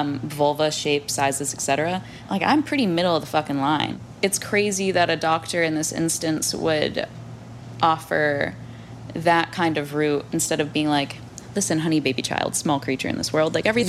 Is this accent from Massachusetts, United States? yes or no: yes; Massachusetts, United States; I grew up in Massachusetts, which is a pretty progressive state